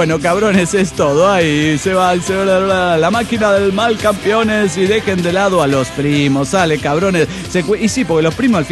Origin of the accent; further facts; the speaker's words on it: Cancún, Quintana Roo, Mexico; Hola, ¿cómo están? Soy la motherfucker de Cancún, Quintana Roo.